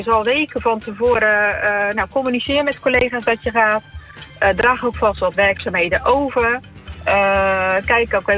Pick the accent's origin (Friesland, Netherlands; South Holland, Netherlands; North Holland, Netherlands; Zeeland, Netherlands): South Holland, Netherlands; Rotterdam; Midden-Nederland, de regio in ieder geval waar ik vandaan kom, het Rotterdamse